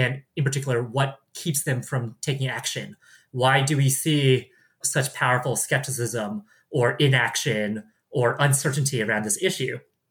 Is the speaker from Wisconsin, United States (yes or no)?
no; San Francisco, California, United States; I was raised in San Francisco, California. Spent my childhood in the Bay Area, in the city.